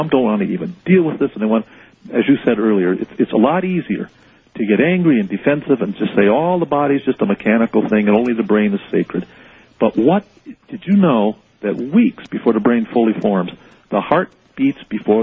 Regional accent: Hawaii, United States; And I know speaking now as a Hawaiian, and I haven't done that much tonight. And when I wrote Miracle in Maui, I talked about Maui, Hawaiian concepts.

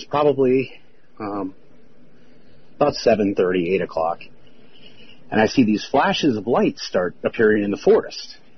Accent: Phoenix, Arizona, United States; I'm from Phoenix.

